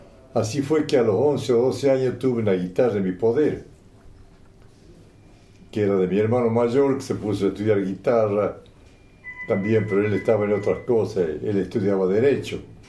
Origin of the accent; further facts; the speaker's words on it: Salta, Argentina; No, yo soy de Salta. Yo soy de Salta, sí.